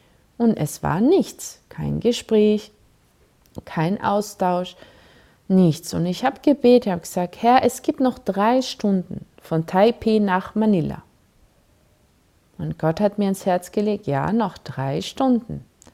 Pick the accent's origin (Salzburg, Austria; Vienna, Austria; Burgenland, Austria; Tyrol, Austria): Vienna, Austria; ich komme aus Wien und fliege wegen einer Missionsreise auf den Philippinen.